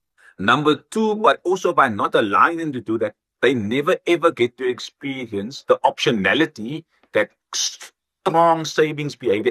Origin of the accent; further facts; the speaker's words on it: Cape Town, Western Cape, South Africa; I grew up on the Cape Flats in Cape Town. I went to public schools. I grew up in a house that with my grandparents that they got moved to as a result of Group Areas Act.